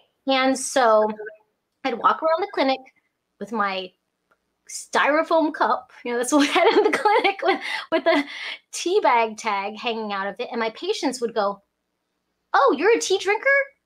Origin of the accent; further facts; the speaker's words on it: Hong Kong; born there; I was born in Hong Kong.